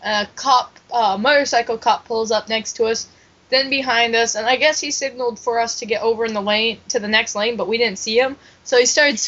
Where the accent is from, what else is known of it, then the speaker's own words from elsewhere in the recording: California, United States; It did not stop. Orange.